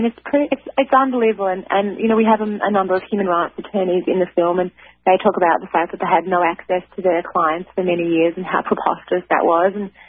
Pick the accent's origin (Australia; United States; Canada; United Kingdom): Australia; when I'm 38 years old and when I was studying, and I'm Australian, and when I was studying in Australia legal studies